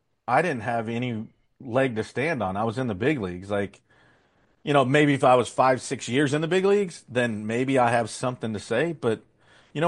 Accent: Nebraska, United States; Mo thought I was from Alaska, not Nebraska.

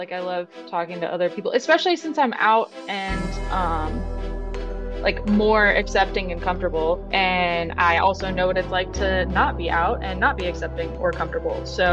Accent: Florida, United States; I've decided not to go home. I'm from Florida. I decided not to go home for Christmas

